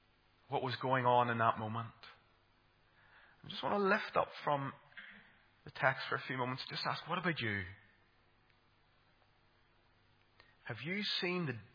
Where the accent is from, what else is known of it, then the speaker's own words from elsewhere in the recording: Armagh, Northern Ireland, United Kingdom; And I'm from Armagh